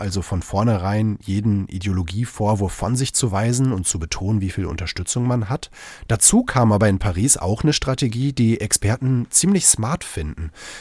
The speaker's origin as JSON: {"language": "German", "town": "Münster", "region": "North Rhine-Westphalia", "country": "Germany", "tie": "born or raised there", "said": "Wenn ich es jetzt mal vergleiche mit meiner Heimatstadt Münster"}